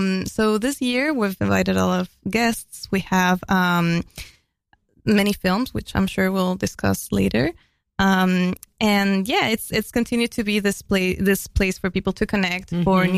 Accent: Quito, Pichincha, Ecuador; I'm from Quito, the capital of Ecuador.

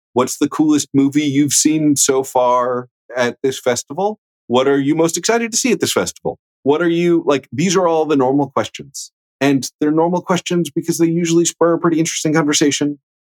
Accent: Midwest, United States; I'm from the Midwest.

